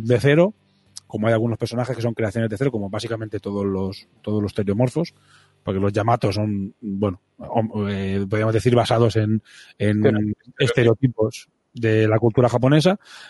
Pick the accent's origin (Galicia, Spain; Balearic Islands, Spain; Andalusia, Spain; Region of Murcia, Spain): Balearic Islands, Spain; Nosotros somos de Mallorca